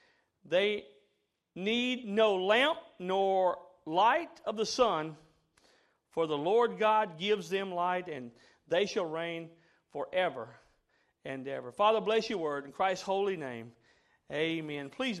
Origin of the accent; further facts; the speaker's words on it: Mississippi, United States; We had dairy cows like that when I was growing up in Mississippi.